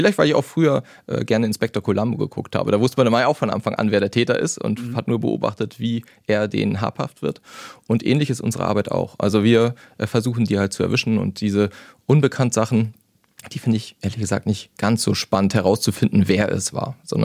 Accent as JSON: {"language": "German", "region": "Hamburg", "country": "Germany", "tie": "born or raised there", "said": "Ich bin halt Hamburger, ne? Und ich bin hier geboren und ich war auch schon in vielen anderen Städten."}